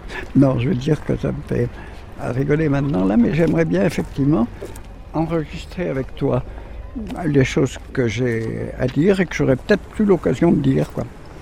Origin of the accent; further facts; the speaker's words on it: Camaret, Brittany, France; born there; Je suis né à Camaret, c'est-à-dire, les gens quand ils regardent une carte, ils disent « Camaret, c'est tout au bout là-bas, tout au bout là-bas ». Alors, je suis né tout au bout là-bas, dans une usine où mon père travaillait, et puis ma mère était institutrice à Camaret.